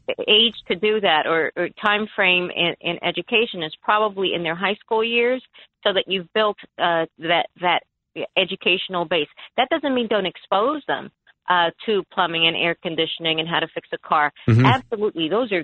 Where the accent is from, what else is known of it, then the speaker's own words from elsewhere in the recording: New York City, New York, United States; I was born and raised in New York City.